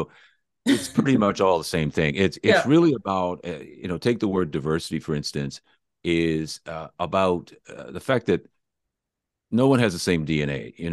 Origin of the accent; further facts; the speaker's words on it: Los Angeles, California, United States; also born or lived in Honolulu; now in Seattle, United States; And originally I'm from Los Angeles, and I moved up to Seattle in 1988, and pretty much have been here the entire time, except for a five-year period when my wife and I lived in Honolulu